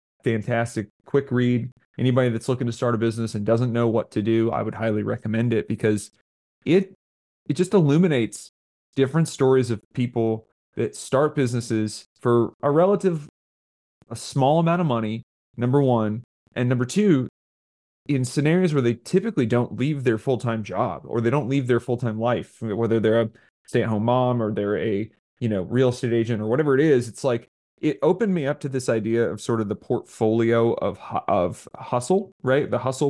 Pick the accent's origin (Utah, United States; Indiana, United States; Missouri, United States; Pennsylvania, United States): Indiana, United States; now in Raleigh, United States; I'm from Indiana, but I live in Raleigh, North Carolina now.